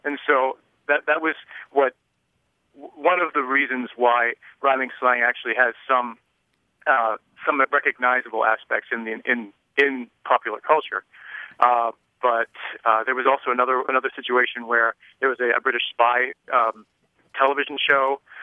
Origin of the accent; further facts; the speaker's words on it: Pennsylvania, United States; I'm from Western Pennsylvania.